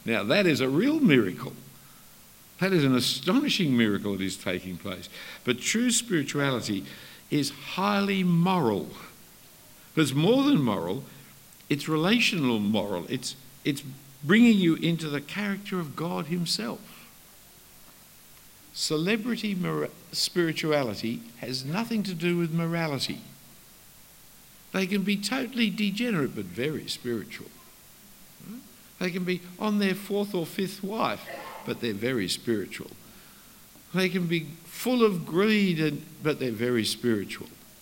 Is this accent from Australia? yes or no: yes; Australia; Of course I have. I'm an Australian over the age of 40.